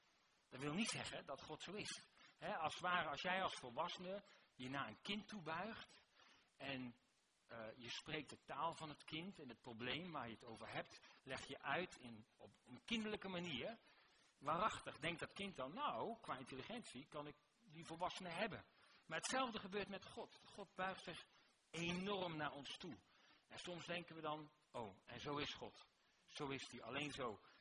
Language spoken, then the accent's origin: Dutch; Rotterdam, South Holland, Netherlands; Ik denk, we zijn lekker, hè, als Rotterdammers onder elkaar, lekker normaal.